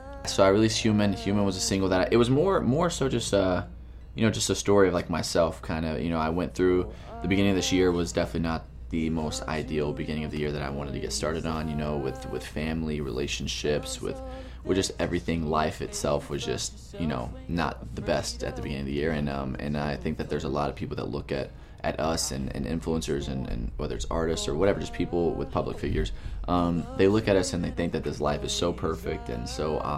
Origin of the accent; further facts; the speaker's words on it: Texas, United States; I'm from Texas originally. You know, I grew up in the South.